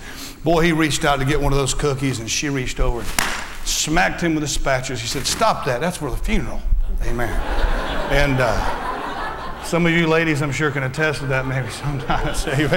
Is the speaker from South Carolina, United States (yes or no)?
no; Fort Myers, Florida, United States; accent: Southern; also born or lived in Alabama, United States; I grew up in Southwest Florida in Fort Myers, and I was born in Alabama, where true Southerners were, amen, and amen, and and I moved down here to Florida. Everybody thought I was a redneck at first with my Southern accent